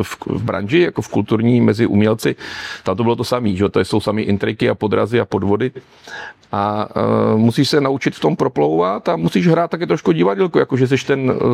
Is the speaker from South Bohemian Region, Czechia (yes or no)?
yes; Přední Výtoň, South Bohemian Region, Czechia; also born or lived in Kaplice; now in Česká Třebová, Czechia; A pak jsem se zase nějakou záhadou ocitl v České Třebové, kam se rodiče přestěhovali. Takže já mám pražskou krev, narodil jsem se v jižních Čechách a žiju v Pardubickém kraji. Jsem takový českoběžný.